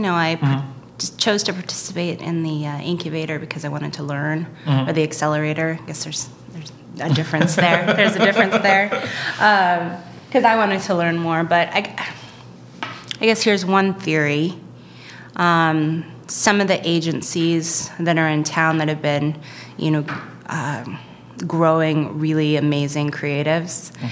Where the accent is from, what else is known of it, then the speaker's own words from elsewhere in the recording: Mill City, Oregon, United States; I am from, well, I like to say my formative years were in Mill City, Oregon, which is east of Salem, a town of 1,500 people.